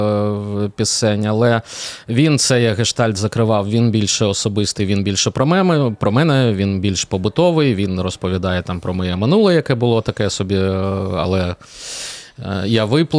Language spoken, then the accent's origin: Ukrainian; Kyiv, Ukraine; Я киянин сам.